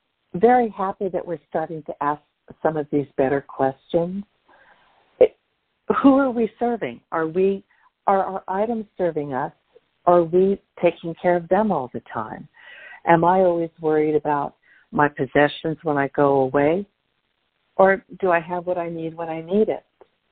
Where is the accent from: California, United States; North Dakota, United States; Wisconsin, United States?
California, United States; Los Angeles; And I'm from Los Angeles, the land of earthquakes.